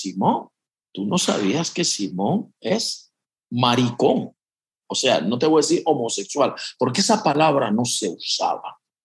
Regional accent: Panama; yo soy de Panamá.

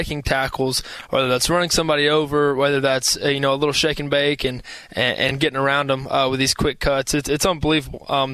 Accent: Georgia, United States; growing up in Georgia, being a Falcons fan

